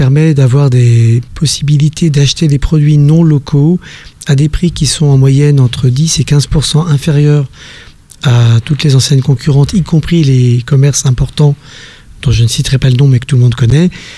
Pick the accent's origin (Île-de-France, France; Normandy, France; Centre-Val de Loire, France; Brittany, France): Brittany, France; moved away as an adult; now in Switzerland; Ah non, je suis breton. Donc j'arrive de France, j'ai quitté la France en 2017 parce que je ne supportais plus mon propre pays